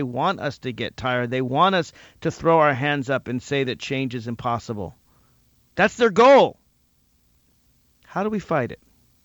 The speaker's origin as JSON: {"language": "English", "town": "Alexandria", "region": "Virginia", "country": "United States", "tie": "born or raised there", "said": "Let's start with Susan in my hometown of Alexandria, Virginia, line 4."}